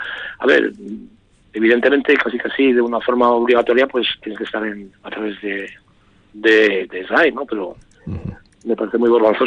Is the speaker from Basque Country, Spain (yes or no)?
yes; Vitoria, Basque Country, Spain; El placer mío y de verdad que me ha emocionado que alguien se acuerde de mí, desde mi tierra y todo esto.